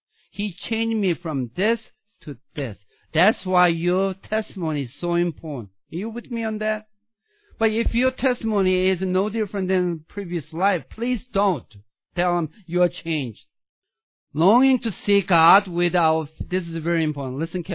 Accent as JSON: {"language": "English", "country": "South Korea", "tie": "born or raised there", "said": "When I was growing up in South Korea, they built this totem pole."}